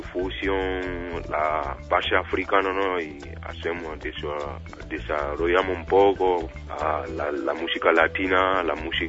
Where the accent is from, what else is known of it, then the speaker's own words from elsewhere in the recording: Guinea; Spanish is a second language; de Guinea Conakry.